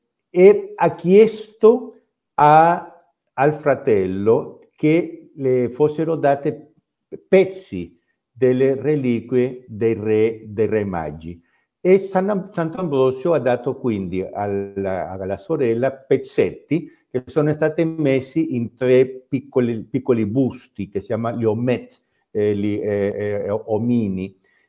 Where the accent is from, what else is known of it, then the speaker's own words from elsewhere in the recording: Lima, Peru; born there; Italian is a second language; Io sono nato in Perù, a Lima, capitale del Perù